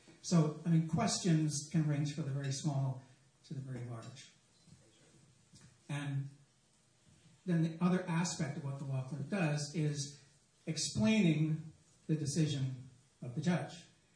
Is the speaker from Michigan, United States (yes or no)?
no; Vermont, United States; Just my background, I grew up in Vermont.